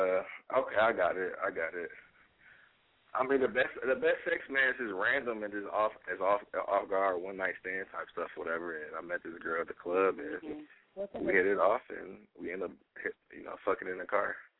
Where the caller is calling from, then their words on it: Detroit, Michigan, United States; I'm calling from Detroit.